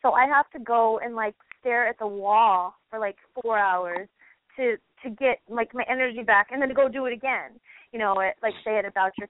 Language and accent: English; California, United States; But I was raised in California in a smaller family.